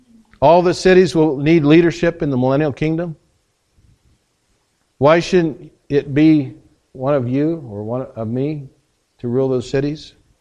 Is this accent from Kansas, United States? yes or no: yes; Hutchinson, Kansas, United States; I take my hometown, Hutchinson, Kansas, okay? About 40,000 plus people.